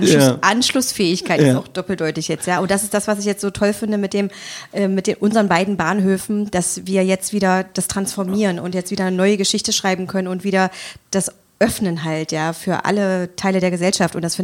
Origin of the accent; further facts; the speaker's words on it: Magdeburg, Saxony-Anhalt, Germany; also born or lived in Bulgaria; Ich bin ein Magdeburger Kind und in der Landesfrauenklinik geboren und bin aber, bis ich 6 war, ein halbes Jahr Bulgarien, ein halbes Jahr Magdeburg, immer im Wechsel, bis ich eingeschult worden bin und deswegen auch in 2 Kulturen.